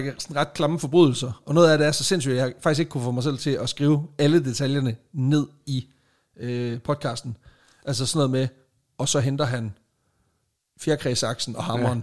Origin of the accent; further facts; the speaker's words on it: Region of Southern Denmark, Denmark; Jeg er fra Sønderjylland, men ikke den side af Sønderjylland, okay, så lige slap af et øjeblik.